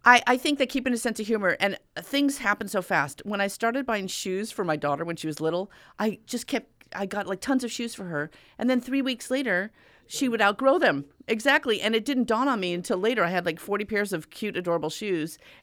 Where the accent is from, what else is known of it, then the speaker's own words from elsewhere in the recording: California, United States; And we were just in Maine. And I'm from California.